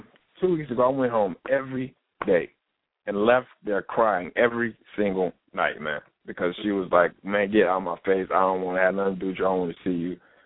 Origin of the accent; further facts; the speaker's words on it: Winston-Salem, North Carolina, United States; now in Raleigh, United States; I moved up there with her when we got married because I'm from Winston-Salem.